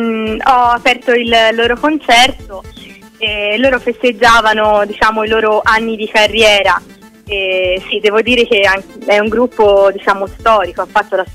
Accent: Rome, Lazio, Italy; born there; now in Prato, Italy; Sì, io sono nata a Roma, i miei parenti sono di Roma, vivo a Prato da 12 anni

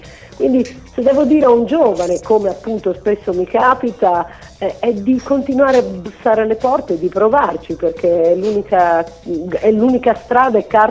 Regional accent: Tuscany, Italy; sono un po' da buona toscana, un po' chiacchierona

